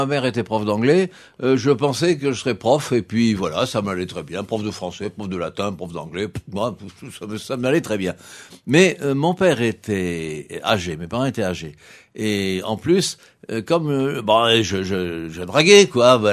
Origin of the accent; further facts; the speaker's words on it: Chinon, Centre-Val de Loire, France; also born or lived in Tours; Et donc je suis né à Tours. Je suis très fier car c'est vraiment une très très belle ville, Tours. Et puis alors surtout parce que à Chinon c'est le pays de Rabelais et que mon enfance, ma toute petite enfance, a été baigné par l'atmosphère